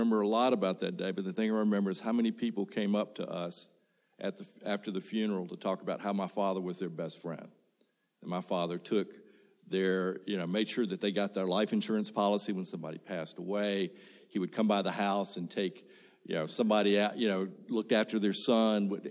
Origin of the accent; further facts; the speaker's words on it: Greenville, Mississippi, United States; I grew up in Mississippi, which you can tell. Grew up in the Mississippi Delta, which is so flat that if you stand on your toes and squint and really look far in the distance, you can see the back of your head.